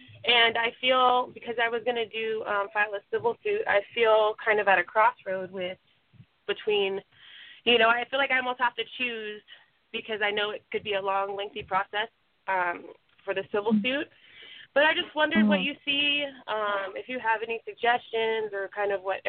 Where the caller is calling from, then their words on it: California, United States; Yeah, I called in last week. Hey. And I'm from California.